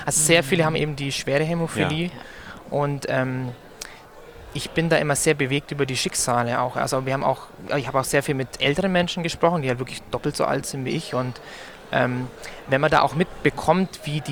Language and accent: German; Augsburg, Bavaria, Germany; 24 Jahre alt, habe eine mittelschwere Hämophilie, Restaktivität so 4-5%. Und komme gebürtig aus Augsburg, da wohne ich auch.